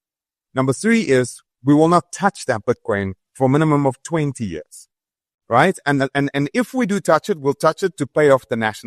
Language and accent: English; South Africa; As a South African, I'm petrified.